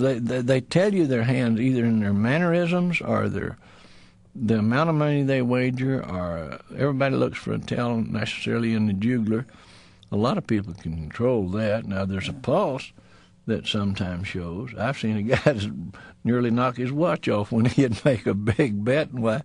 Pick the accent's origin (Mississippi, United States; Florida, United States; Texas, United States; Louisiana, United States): Texas, United States; Amarillo; Well, I'm from Amarillo, and I was a poster child for a famine when I was just a kid.